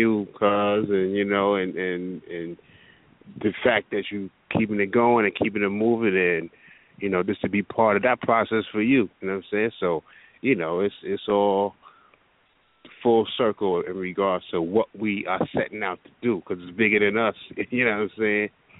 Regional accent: White Plains, New York, United States; what we experienced as artists growing up in Westchester, White Plains

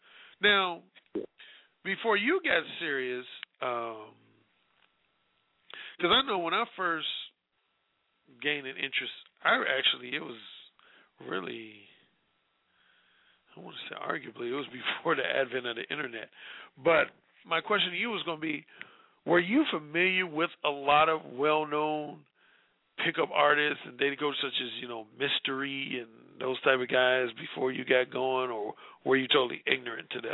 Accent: Indiana, United States; I grew up in Northwest Indiana myself.

